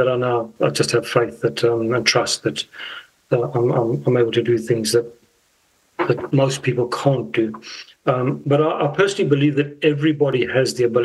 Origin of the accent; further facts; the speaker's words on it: South Africa; now in New Zealand; You know, I come from South Africa, and I didn't know a lot about New Zealand